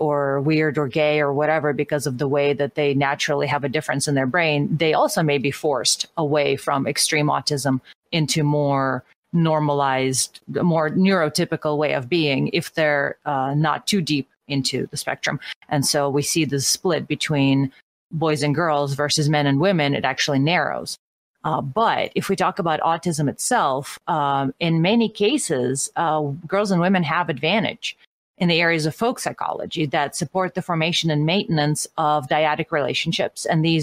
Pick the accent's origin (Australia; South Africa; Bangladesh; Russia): Russia; because growing up in Russia